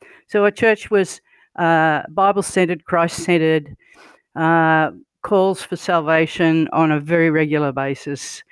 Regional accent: Guildford, New South Wales, Australia; I grew up in Western Sydney

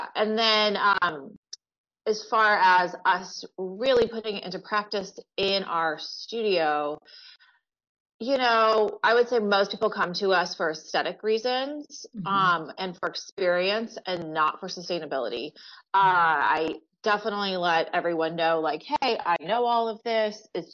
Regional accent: Los Angeles, California, United States; So I grew up in Los Angeles, and I had a very similar upbringing to a lot of interior designers

